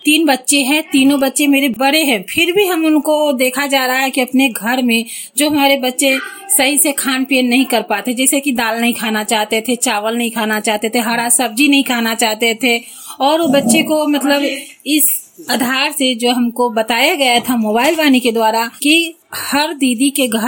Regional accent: Musahari, Bihar, India; मैं संगम जीविका संकुल स्तरीय महिला संघ की अध्यक्ष हूँ और मुसहरी प्रखंड की रहने वाली हूँ।

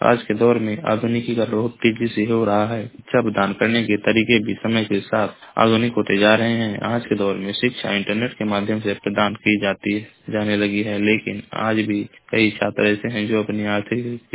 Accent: Maharajganj, Uttar Pradesh, India; मैं जिला महाराजगंज का निवासी हूँ।

